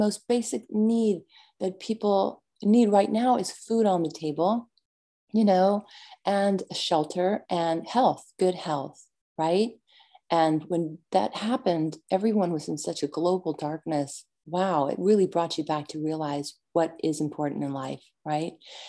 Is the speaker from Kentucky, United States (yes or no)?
no; San Antonio, Texas, United States; now in Nashville, United States; And we're all from San Antonio, right?